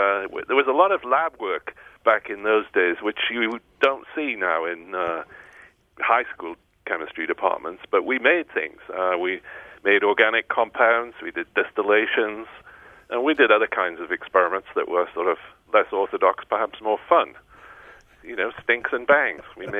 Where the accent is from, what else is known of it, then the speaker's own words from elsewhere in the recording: Newcastle upon Tyne, North East England, United Kingdom; Well, I grew up in Newcastle-on-Tyne in England, and I can always remember as a boy being interested in chemistry